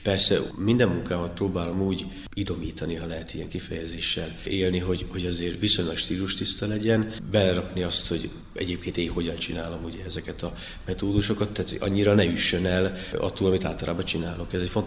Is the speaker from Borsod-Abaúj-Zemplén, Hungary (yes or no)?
no; Boldog, Heves, Hungary; én egy kis faluban nőttem fel Boldogon, 60 mellett, ami egy 3000 fős település, és hát van nekünk egy nagyon szép tájunk a háttérben a Mátrával, horgásztóval, stb.